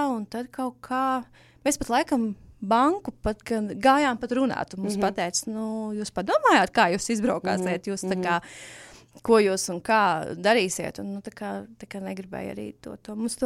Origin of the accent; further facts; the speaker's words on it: Courland, Latvia; mēs gribam to Kurzemi, jo mēs abi esam oriģināli no Kurzemes